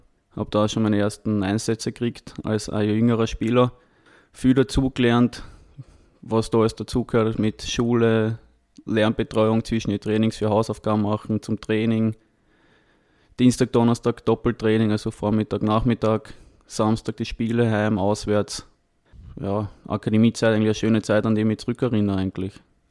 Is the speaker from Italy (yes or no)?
no; Klagenfurt, Carinthia, Austria; Also ich bin eigentlich direkt aus Klagenfurt, am schönen Wörthersee.